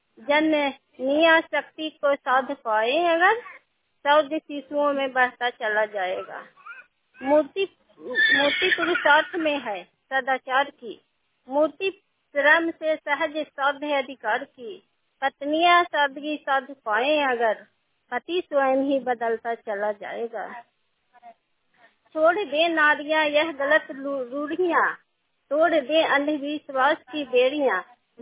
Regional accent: Daulatpur, Bihar, India; मैं कमता पंचायत ग्राम दौलतपुर के रहने वाली हूँ।

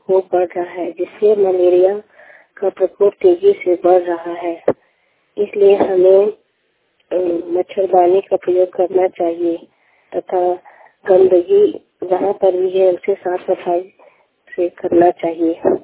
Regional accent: Jharkhand, India; मैं रामगढ़ जिला से हूँ।

